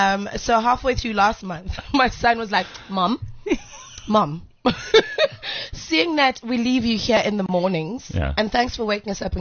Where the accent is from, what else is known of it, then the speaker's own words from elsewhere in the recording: Grahamstown, Eastern Cape, South Africa; And my hometown, Grahamstown.